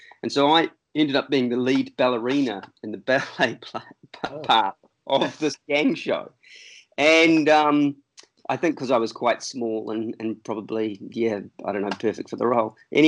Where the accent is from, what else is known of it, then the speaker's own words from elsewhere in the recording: Auckland, New Zealand; also born or lived in Wellington; I was born in Wellington. I lived in Wellington until I was 8 or 9, and then we moved to Auckland, and the rest of the time I grew up in Auckland.